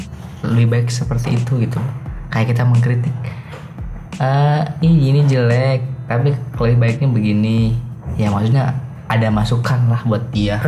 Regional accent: Banten, Indonesia; Gue dari Kulon, gue dari Banten. Di Banten ada ini.

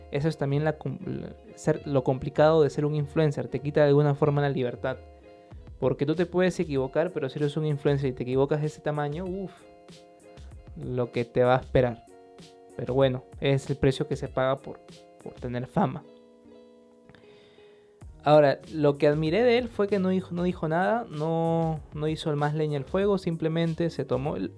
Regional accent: Peru; Quiero hacerlo porque soy peruano y me interesa este tema.

